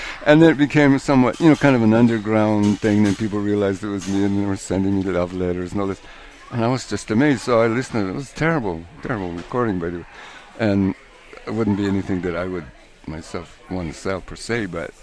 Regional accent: New Mexico, United States; also born or lived in Guatemala; I was raised in New Mexico in an Indian town, you know, and at an early age I ended up by hook or by crook in Guatemala.

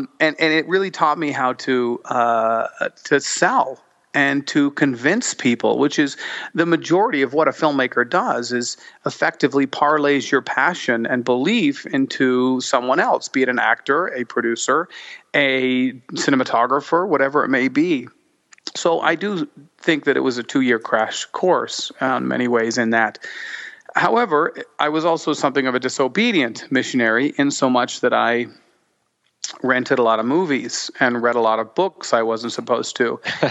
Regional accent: Pleasant Grove, Utah, United States; I was raised in Pleasant Grove, Utah, Manila, out in the middle of nowhere, to a Mormon family. I have a very large family, 5 sisters and 1 brother.

